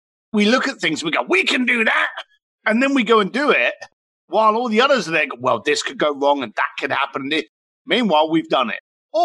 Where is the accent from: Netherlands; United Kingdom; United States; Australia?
United Kingdom; London; Now, I grew up in East London.